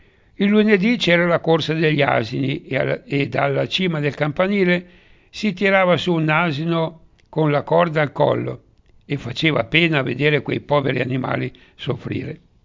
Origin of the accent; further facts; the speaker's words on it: Baggio, Lombardy, Italy; sono nato a Baggio nel 1928 in piazza Anita Garibaldi, nella stessa piazza in cui risiedevo da piccolo con i nonni, gli zii e cugini.